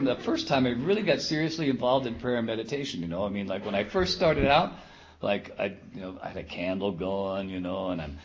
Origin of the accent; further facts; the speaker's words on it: Washington, United States; I'm from Washington State. I did all my using up there. I got family and friends up there.